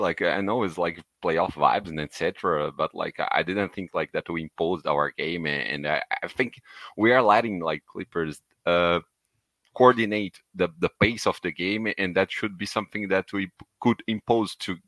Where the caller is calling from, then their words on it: Brazil; I'm talking from Brazil.